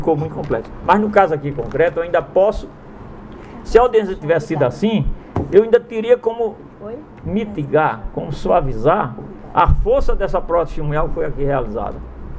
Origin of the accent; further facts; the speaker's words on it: Paraíba, Brazil; born there; matuta lá do interior da Paraíba, onde eu nasci